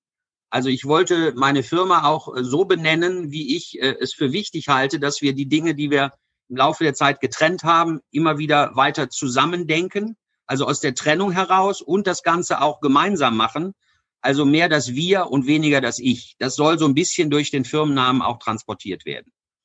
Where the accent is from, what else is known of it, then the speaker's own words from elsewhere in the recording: Solingen, North Rhine-Westphalia, Germany; born there; now in Ober-Mörlen, Germany; ich bin 60 Jahre alt, verheiratet, 3 Kinder, das sind so die Standardangaben. Bin geboren in Solingen, wohne jetzt in Obermörlen.